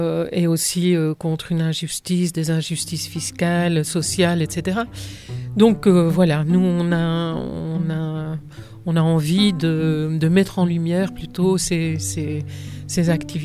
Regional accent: Flanders, Belgium; Et quand on est arrivé en Ardennes, parce que moi, je suis flamande d'origine

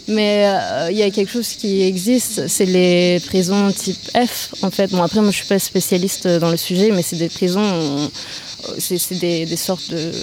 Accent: Turkey; moi du coup je suis originaire de Turquie et plusieurs raisons

